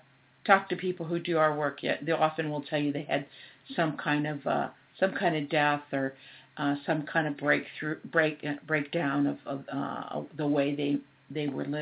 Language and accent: English; Sunnyvale, California, United States; growing up in Sunnyvale and living in the Silicon Valley, at that time